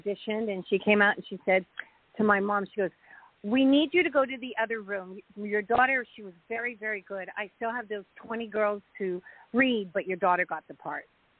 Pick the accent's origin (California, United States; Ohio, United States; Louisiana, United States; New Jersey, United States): California, United States; San Francisco; also born or lived in Los Angeles; I was in 10 operas between the age of 8 and 12 at the San Francisco Grand Opera House, and I grew up in San Francisco